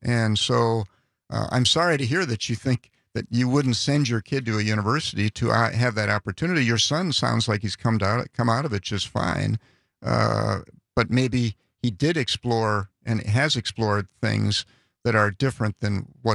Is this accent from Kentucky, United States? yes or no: no; Whitefish Bay, Wisconsin, United States; I grew up in Whitefish Bay, which at the time had a capital W, Whitefish Bay.